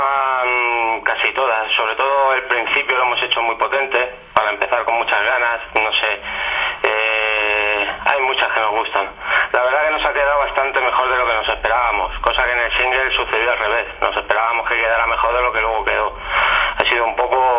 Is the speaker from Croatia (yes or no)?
no; Sant Feliu de Llobregat, Catalonia, Spain; Nosotros somos de aquí, de San Feliu de Llobregat, un pueblecito al este Radio Barcelona.